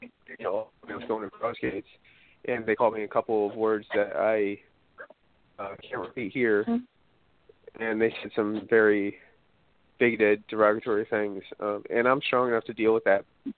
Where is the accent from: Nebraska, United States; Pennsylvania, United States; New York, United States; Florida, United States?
New York, United States; Albany; Yeah, I was born in Albany, and I actually live right now less than a mile away from where I grew up.